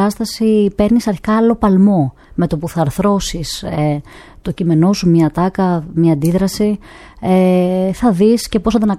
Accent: Crete, Greece; Εννοείται, εννοείται, γιατί είμαι και από την Κρήτη.

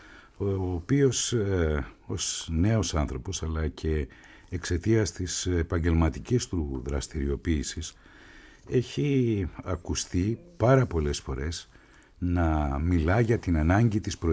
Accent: Thessaloniki, Central Macedonia, Greece; now in Athens, Greece; εγώ όντας εσωτερικός μετανάστης στην Ελλάδα, στην Αθήνα, γεννήθηκα και μεγάλωσα στη Θεσσαλονίκη και πέρασα ένα σημαντικό τμήμα της ζωής μου εκεί.

